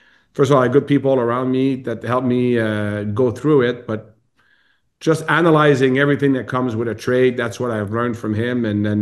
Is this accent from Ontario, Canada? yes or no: no; Montreal, Quebec, Canada; because we're both French Canadian and I grew up in Montreal.